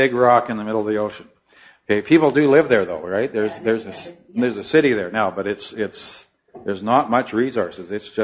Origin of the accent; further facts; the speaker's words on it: Drayton Valley, Alberta, Canada; it was in my hometown in Drayton Valley, Alberta.